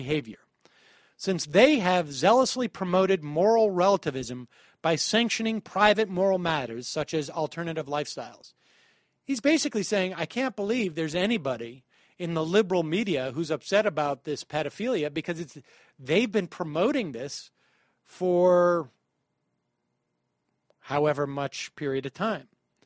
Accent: Worcester, Massachusetts, United States; As you know, I grew up in Massachusetts, in Worcester, just outside of Boston.

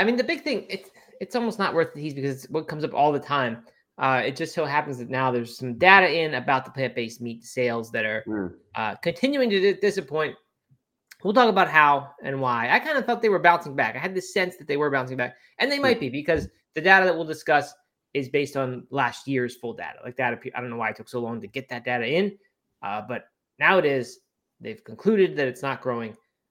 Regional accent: South Carolina, United States; They bought a 60-acre former cattle ranch in South Carolina, my home state.

